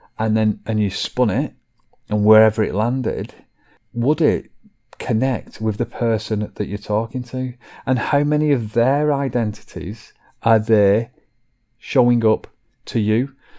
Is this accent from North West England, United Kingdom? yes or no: yes; Chorley, North West England, United Kingdom; I am a parent, I am from Chorley